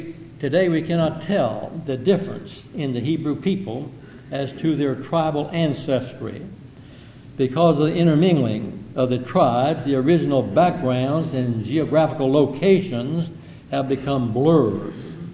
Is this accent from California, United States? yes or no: no; Virginia, United States; I was from Virginia, but they called me a Yankee.